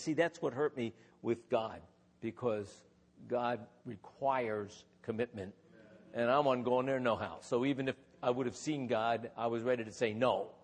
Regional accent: Reading, Pennsylvania, United States; assistant to the mayor of my hometown, which is Reading, Pennsylvania.

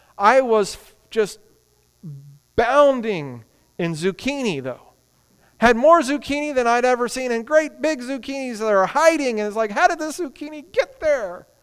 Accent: Texas, United States; And we said, well, we're from Texas. He said, well, you don't have an accent. I said, that's because we're living in the Metroplex. Nobody has an accent here.

